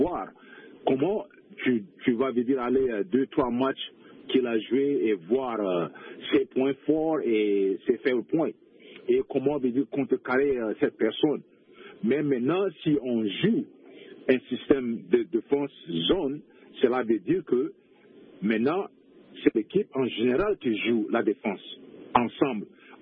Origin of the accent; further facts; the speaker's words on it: Chad; un ami d'enfance à moi, où on a grandi au Tchad ensemble